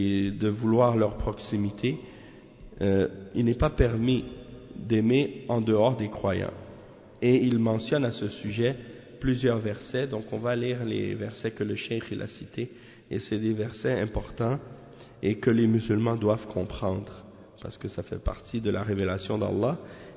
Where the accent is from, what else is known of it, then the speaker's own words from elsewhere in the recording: Montreal, Quebec, Canada; born there; je suis né au Canada, je suis né ici à Montréal, j'étais dans le kufr, j'étais dans le christianisme et Allah m'a guidé à l'islam